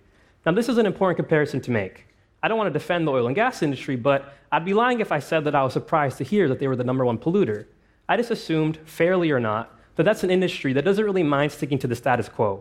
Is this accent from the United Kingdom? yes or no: no; Toronto, Ontario, Canada; In Canada, we throw away enough clothing to fill the largest stadium in my hometown of Toronto